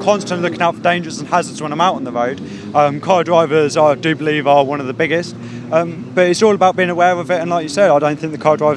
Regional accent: Peterborough, East of England, United Kingdom; I'm from Peterborough.

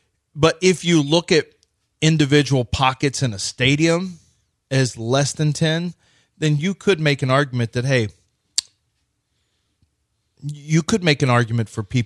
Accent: Colorado, United States; I mean, I came from Colorado.

